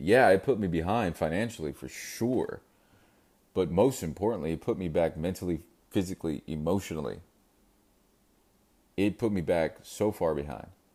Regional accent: Corpus Christi, Texas, United States; But I mean, growing up in Corpus Christi, there was not much to do, right?

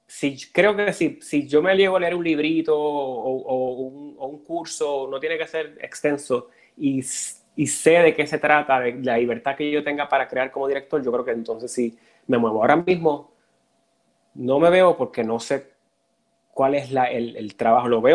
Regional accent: Puerto Rico; me permitieron utilizar mi acento de nuevo, que me permitan utilizar el acento y mi, de la manera que uno es como puertorriqueño, como hispano, como latino

